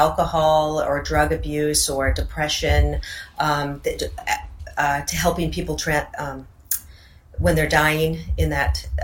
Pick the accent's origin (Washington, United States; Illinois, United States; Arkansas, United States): Washington, United States; Seattle; And growing up in Seattle, there's a lot of Native American culture there, the totem poles, and we'd go to salmon bakes and see the Indians